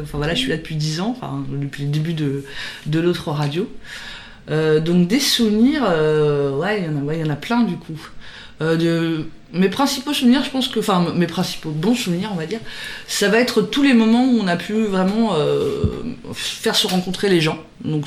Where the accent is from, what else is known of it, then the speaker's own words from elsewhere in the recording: Pays de la Loire, France; je suis originaire de la Mayenne, donc suite à mes études je suis revenue en Mayenne